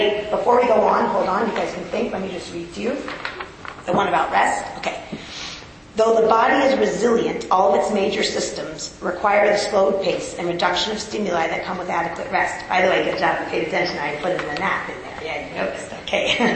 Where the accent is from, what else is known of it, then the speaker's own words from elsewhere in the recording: Memphis, Tennessee, United States; By the way, I'm from Memphis originally.